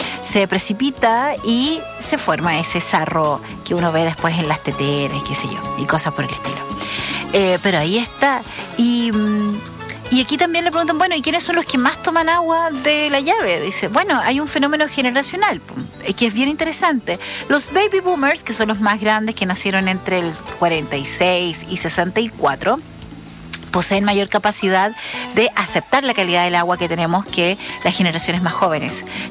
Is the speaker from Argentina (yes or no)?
no; Chile; cómo somos los chilenos tomando agüita